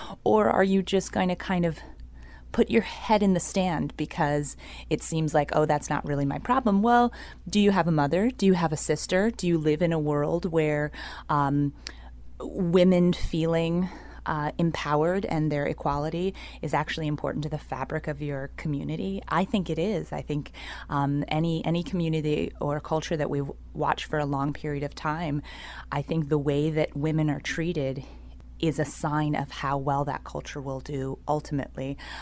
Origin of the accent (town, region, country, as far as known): St. Croix, U.S. Virgin Islands; born there